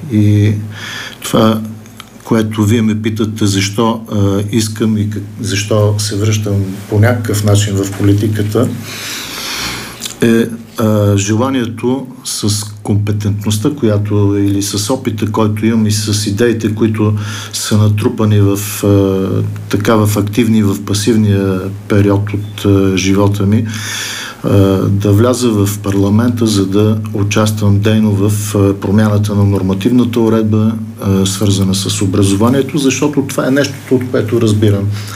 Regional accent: Vidin, Vidin Province, Bulgaria; born there; Роден съм във Видин, израснал съм в...

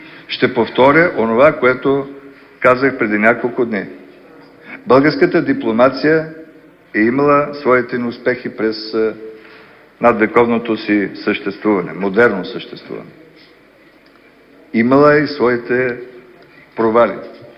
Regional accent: Western Bulgaria, Bulgaria; Аз съм от Западна България.

